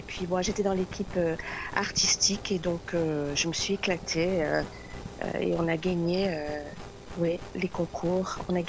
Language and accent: French; Belgium; now in Antibes, France; Mais je viens de Belgique.